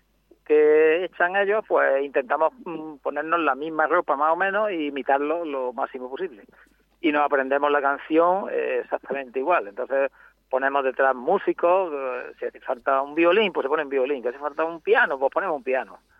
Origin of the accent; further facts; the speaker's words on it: Mollina, Andalusia, Spain; Yo soy de Mollina y entonces tengo allí muchos amigos.